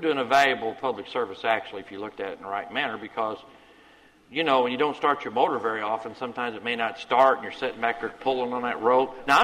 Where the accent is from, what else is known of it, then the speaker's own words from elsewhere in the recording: United States; Now, you knew I grew up in Wayne County, right?